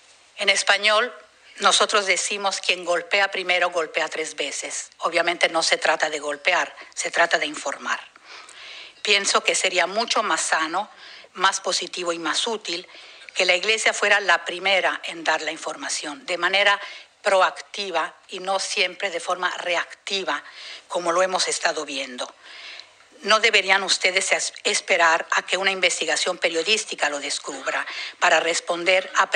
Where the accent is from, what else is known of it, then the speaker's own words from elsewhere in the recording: Mexico; Yo soy mexicana